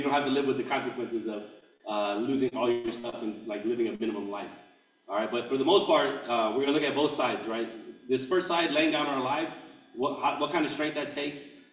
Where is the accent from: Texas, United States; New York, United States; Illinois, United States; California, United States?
California, United States; San Jose; And so as a young man, I grew up here in San Jose. I grew up 18 years. I served 10 years in the Army.